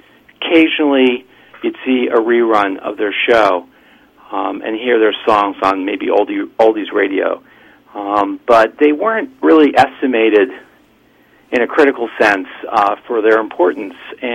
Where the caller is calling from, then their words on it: Port Washington, New York, United States; I'm calling from Port Washington, New York.